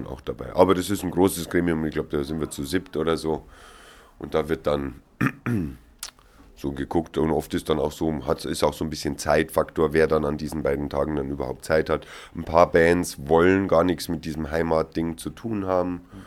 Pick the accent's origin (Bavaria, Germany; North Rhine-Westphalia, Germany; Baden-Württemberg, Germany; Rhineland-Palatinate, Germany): Bavaria, Germany; weil ich jetzt doch eindeutig Bayer bin, Oberbayer, und da singe ich dann lieber in der Mundart